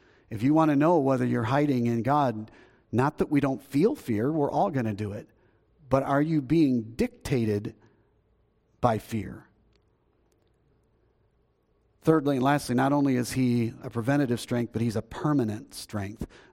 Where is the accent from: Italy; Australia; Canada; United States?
United States; And I can tell you right now, as an American, I have never seen in my lifetime a time where the American culture as a whole is gripped by fear.